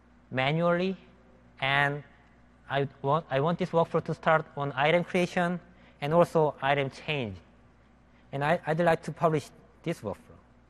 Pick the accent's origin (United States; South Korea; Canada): South Korea; we are actually coming from Korea, which is known for